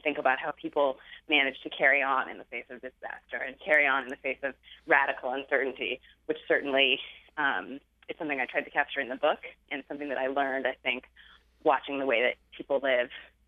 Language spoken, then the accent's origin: English; California, United States; And I also thought a lot about my own experience growing up in California, which is a place obviously that has a lot of natural disasters.